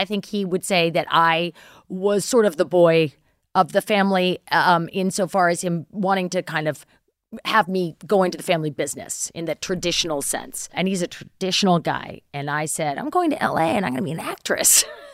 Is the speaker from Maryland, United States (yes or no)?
yes; Baltimore, Maryland, United States; That's where I grew up, like on a tee, essentially. Yes. With like, you know, everybody had nice houses and everything was low key because it's Baltimore